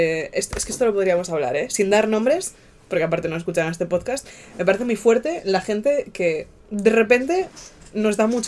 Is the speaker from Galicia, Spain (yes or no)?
yes; Galicia, Spain; y yo soy gallega, dijeron, no confiamos mucho en la gente del norte de España.